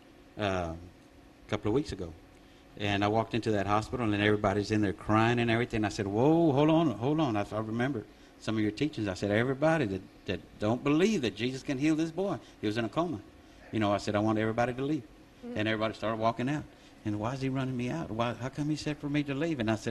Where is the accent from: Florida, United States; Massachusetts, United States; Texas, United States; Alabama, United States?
Texas, United States; Grand Prairie; I'm from Grand Prairie, Texas.